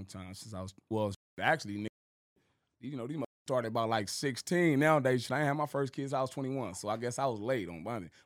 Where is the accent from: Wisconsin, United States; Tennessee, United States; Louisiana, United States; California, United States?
California, United States; Compton; also born or lived in Moreno Valley; Well, I was born in Compton, California, you feel me? That's where all my family from, you feel me? I was out there for, like I said, for the first, like, 9 years of my life, and then I moved to the murder